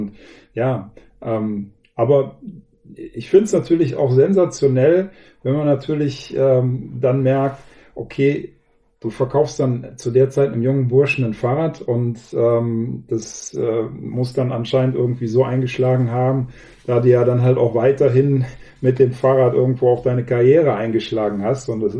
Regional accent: North Rhine-Westphalia, Germany; Das heißt, wir sind hier wirklich in einer engen Truppe aufgewachsen

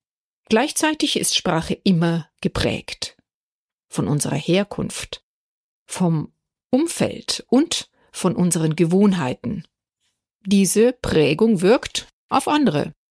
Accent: Bavaria, Germany; accent: Bavarian; meine bayerische Mundart ist da auch dabei.

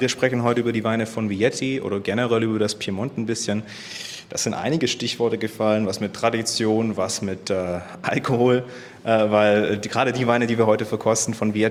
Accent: Stuttgart, Baden-Württemberg, Germany; wir sind beide aus Stuttgart.

